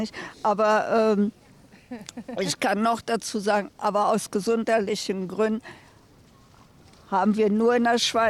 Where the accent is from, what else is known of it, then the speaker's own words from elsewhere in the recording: Hanover, Lower Saxony, Germany; now in Erfurt, Germany; Ich komme aus Hannover und Umgebung. Da ist es ja viel, viel schlimmer.